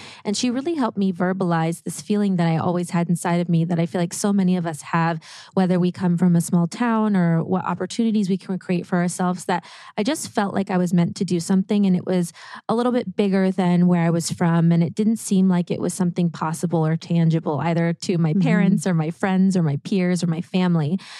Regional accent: Ohio, United States; also born or lived in Germany / California; he wanted to live closer to them and had a job opportunity to go to Ohio. So that's mm-hmm. where I lived and was raised there with my dad.

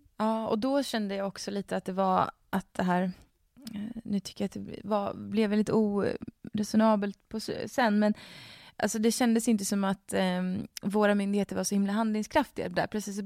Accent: Dalarna County, Sweden; i Dalarna där jag är ifrån

